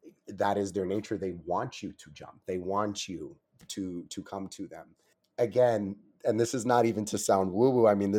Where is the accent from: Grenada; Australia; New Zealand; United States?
United States; Miami, Florida; I'm born and raised in Miami my entire life, and I've been to the beach more times than I can count.